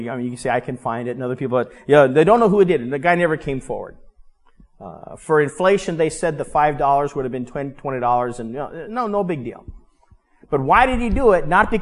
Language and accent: English; Denver, Colorado, United States; When I was growing up in Denver, Denver did not mind so much in the 70s if you got a parking ticket downtown.